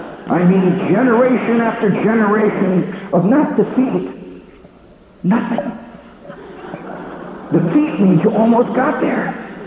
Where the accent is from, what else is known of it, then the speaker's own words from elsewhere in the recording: Indiana, United States; It's not easy for me, you see, because as a kid, I came from Indiana.